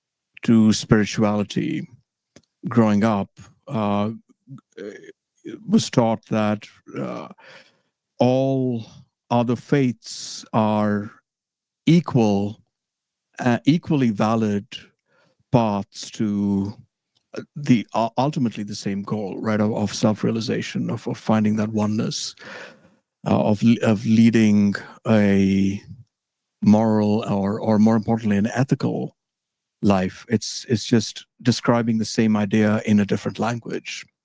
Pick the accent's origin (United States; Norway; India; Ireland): India; moved away as an adult; I was raised, till I was 21, I grew up in India, where I was raised Hindu.